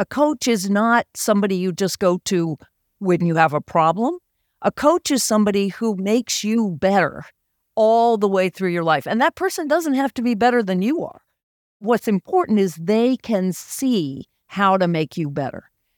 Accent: the South, United States; it's that part of me that was the woman growing up in the South where I'm supposed to be seen but not heard

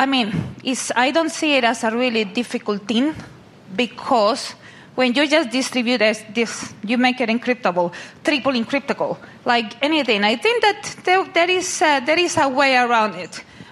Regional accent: Norway; English is a second language; I came actually from Norway.

